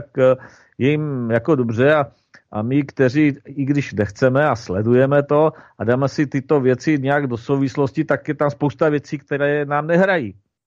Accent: Brno, South Moravian Region, Czechia; jak se říká u nás v Brně v lampárně, že jo

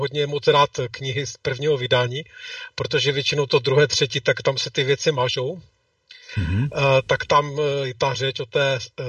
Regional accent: Ostrava, Moravian-Silesian Region, Czechia; now in Spain; v komentářích mě někdo psal, že jsem Ostravák podle krátkého zobáku, tak jsem to chtěl jenom potvrdit, že jsem tedy Ostravák, ale španělský.

